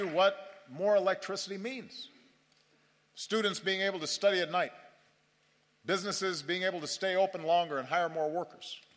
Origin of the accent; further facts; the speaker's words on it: Chicago, Illinois, United States; And he came to my hometown of Chicago.